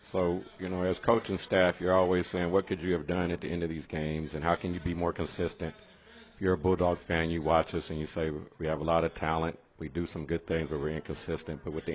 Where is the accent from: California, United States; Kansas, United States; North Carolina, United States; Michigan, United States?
California, United States; Bakersfield; just so many family and friends growing up in the Valley, you know, from Bakersfield all the way through Fresno, to tell you the truth. It's not, I wasn't just a Bakersfield guy.